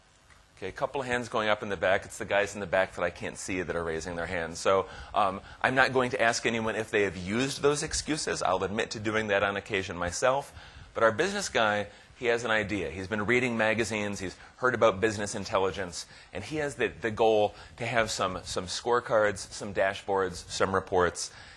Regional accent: United States; now in Netherlands; keep in mind, I'm the American, so when I come to the Netherlands

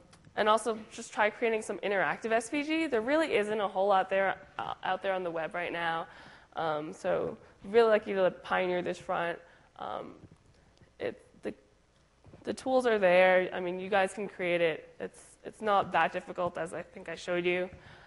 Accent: New Jersey, United States; my home state of New Jersey

